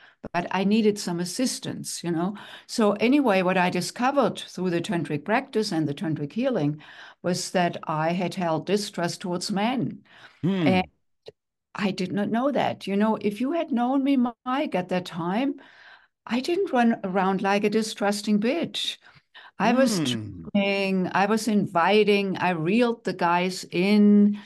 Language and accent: English; Germany; English is a second language; moved away as an adult; now in United States; I'm from Germany, was raised there, and in my late 20s came to the United States to do postgraduate work in music.